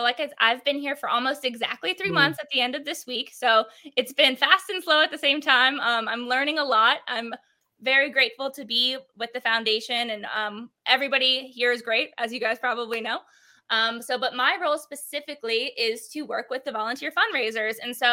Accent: Virginia, United States; moved away; I'm an Appalachian girl. I'm from Virginia, but I live in Texas now. So I miss the mountains.

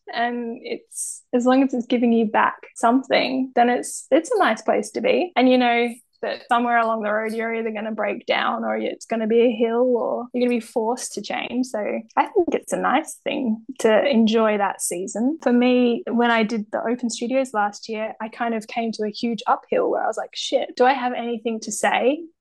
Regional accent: Greece; not many people know this about me, but I grew up in Greece.

